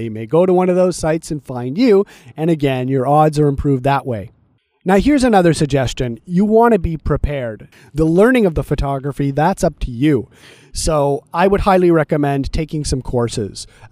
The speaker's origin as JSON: {"language": "English", "town": "Montreal", "region": "Quebec", "country": "Canada", "said": "I'm from Montreal, Quebec, and one of the big guides here in Montreal"}